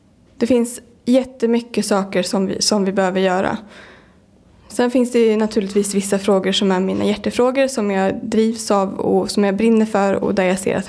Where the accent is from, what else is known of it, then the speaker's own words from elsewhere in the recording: Kungsör, Västmanland County, Sweden; Jag är född 1983, så jag är 33 år gammal. Jag är född och uppvuxen i Kungsör, men har väl varit utrest ett tag när jag pluggade.